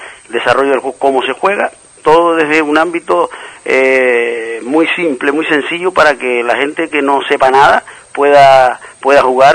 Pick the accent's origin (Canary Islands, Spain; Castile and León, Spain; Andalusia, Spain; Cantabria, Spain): Canary Islands, Spain; Lanzarote; now in Tenerife, Spain; Yo soy de Lanzarote, aunque estoy en Tenerife, vivo en Tenerife, pero fui a estudiar para Tenerife y ahí me quedé.